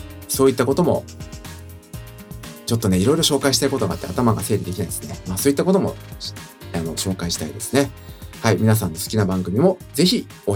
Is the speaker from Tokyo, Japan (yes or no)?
yes; Tokyo, Japan; 私の地元なんですけども、まあ有名な公園ではありながら、実は地元の人しか知らないスポットとかあります。